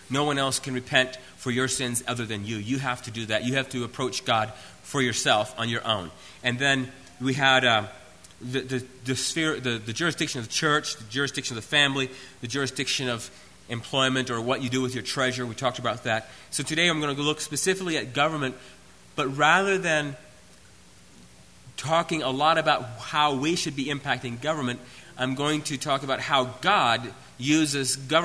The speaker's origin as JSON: {"language": "English", "country": "United States", "tie": "born or raised there", "said": "growing up in America, I just remember growing up Amish, it was a sin to be patriotic."}